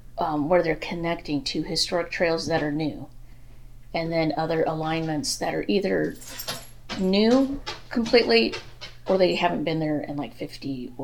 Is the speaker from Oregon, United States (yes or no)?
yes; Oregon, United States; moved away as an adult; also born or lived in Washington; now in Anchorage, United States; I came up to Anchorage in 92 for college. I was raised in Oregon and Washington, but I was coming up from Washington State.